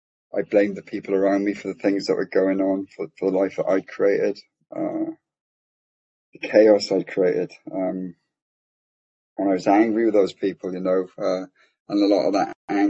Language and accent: English; Swansea, Wales, United Kingdom; I'm from Wales in Britain, if you know where that is. It's a beautiful part of the UK. I live on the coast.